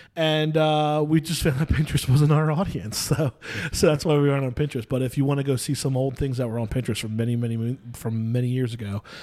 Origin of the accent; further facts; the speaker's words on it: New Jersey, United States; Like for example, I grew up in South Jersey, and there was a bar called PJ Wellingham.